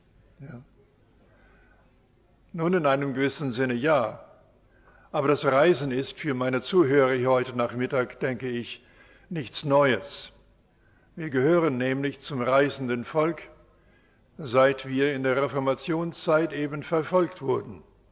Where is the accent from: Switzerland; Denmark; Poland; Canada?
Canada; Wir sind in Kanada aufgewachsen, haben dort den Herrn gefunden, haben dort Gemeinschaft gehabt, in zunächst deutschsprachigen Gemeinden